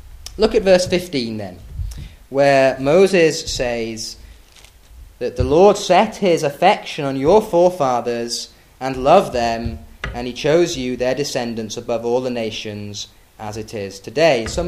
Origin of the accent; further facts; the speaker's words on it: Thirsk, Yorkshire and the Humber, United Kingdom; I come originally from Thirsk, a small market town in North Yorkshire.